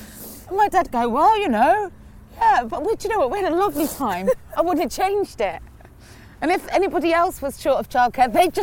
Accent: Cheltenham, South West England, United Kingdom; Yep, I'm born and raised in Cheltenham in Gloucestershire, which sounds terribly fancy.

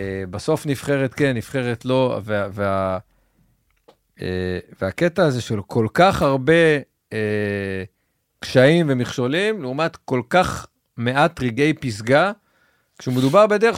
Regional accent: Haifa, Haifa District, Israel; now in Tel Aviv, Israel; אני גדלתי בחיפה, אבל אתה יודע, זה כבר היה, לדעתי שעברתי לתל אביב

